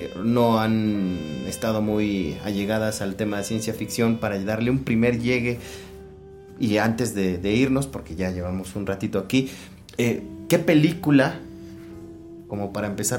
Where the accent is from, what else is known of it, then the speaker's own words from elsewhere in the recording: Mexico; como mexicanos hay que ser más críticos